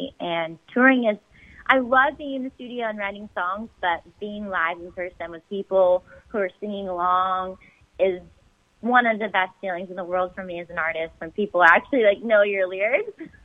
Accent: Malibu, California, United States; I'm from Malibu, California, and I've been singing and writing music since I was a little girl.

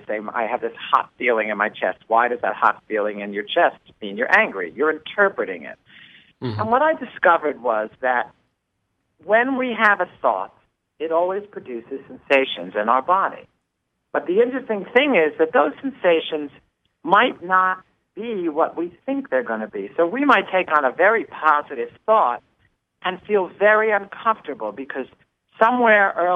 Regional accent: New York, United States; I went back to New York, which was my hometown, and I began to coach singers and do small theater things

